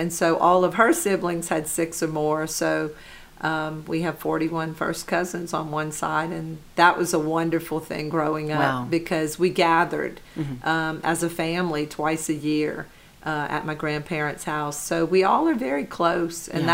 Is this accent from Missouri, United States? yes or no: no; Lafayette, Louisiana, United States; I grew up right near Blackham Coliseum, and so we would see all of the people coming and going and seeing license plates from all over the country, and that was just amazing. It made Lafayette seem like such an important part of of our whole country